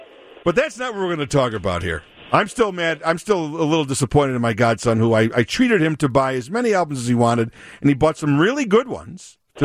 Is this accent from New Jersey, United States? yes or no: yes; Freehold, New Jersey, United States; growing up with his father in this small town of Freehold, New Jersey, and plays a little part of my hometown.